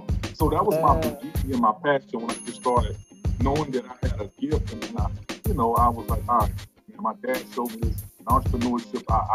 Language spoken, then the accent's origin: English; Chicago, Illinois, United States; growing up in Chicago Project, you know, if you wasn't a rapper, if you wasn't selling dope, if you wasn't a sports person, you know, you was a punk.